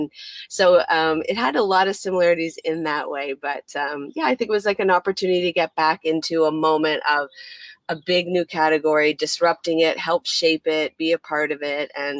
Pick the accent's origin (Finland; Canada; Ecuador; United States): Canada; Toronto, Ontario; I'm Canadian, I'm Toronto, so you always got to drop a Canadian term when you can. So shout out Toronto.